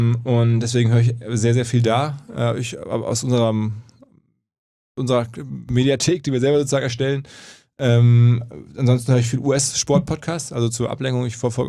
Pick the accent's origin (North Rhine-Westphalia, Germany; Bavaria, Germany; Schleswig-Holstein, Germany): North Rhine-Westphalia, Germany; Essen; now in Hamburg, Germany; Aus Essen.